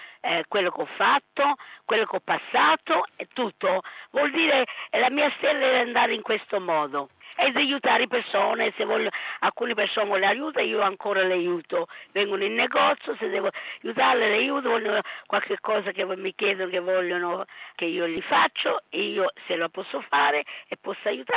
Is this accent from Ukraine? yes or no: no; Australia; also born or lived in Italy; sono nata in Italia e sono cresciuta in Australia. Ma però, insomma, mi sento di tutte e due parti del mondo.